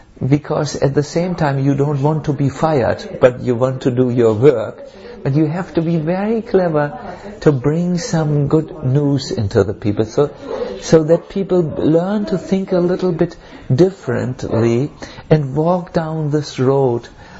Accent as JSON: {"language": "English", "country": "Germany", "accent": "German", "second_language": "English", "said": "And very quickly, I was in the UN, maybe because of my charming German accent."}